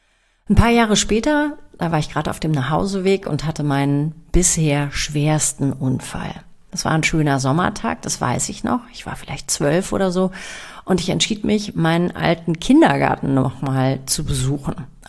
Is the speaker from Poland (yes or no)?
no; Lower Saxony, Germany; Der erste entstand auf einem Fahrradweg in meiner Heimat in Niedersachsen.